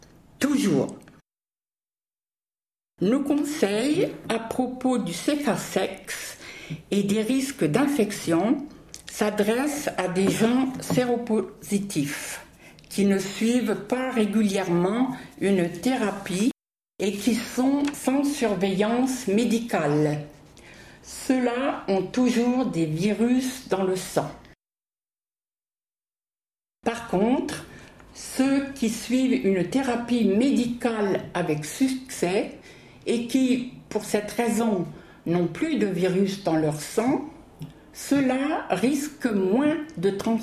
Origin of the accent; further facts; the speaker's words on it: France; moved away as an adult; now in Offenbach am Main, Germany; J'ai quitté la France, j'avais 18 ans. Je vis en Allemagne depuis plus de 40 ans. Malgré cela, je n'ai pas oublié ma langue maternelle.